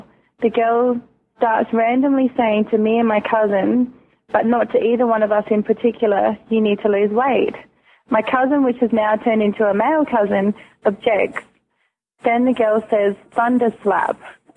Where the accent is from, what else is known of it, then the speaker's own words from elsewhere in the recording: Kaikohe, Northland, New Zealand; first language Maori; English is a second language; The old lady greets me in my native tongue and asks me where I come from. I reply back in Maori, "Hello … I'm from Kaikohe."